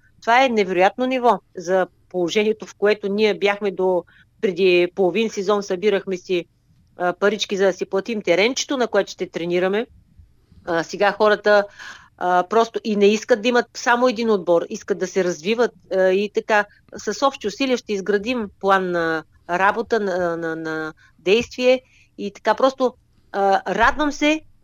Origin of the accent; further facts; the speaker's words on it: Varna, Varna Province, Bulgaria; като по-голямото ядро ние сме си от Варна, момичетата